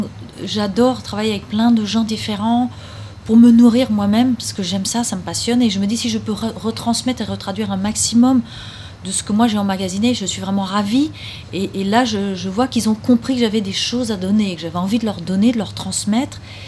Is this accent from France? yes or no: yes; France; Nous, les Français, on est des Latins quand même si on se sent peut-être les moins latins des Latins.